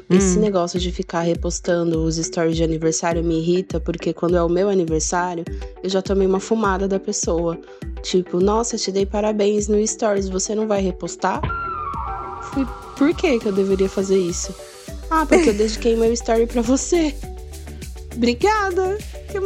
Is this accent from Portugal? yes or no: no; Osasco, São Paulo, Brazil; sou de Osasco, São Paulo.